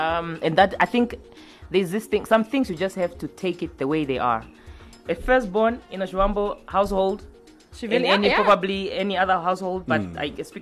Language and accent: English; Walvis Bay, Erongo, Namibia; moved away as an adult; I came from Wofish Bay for university.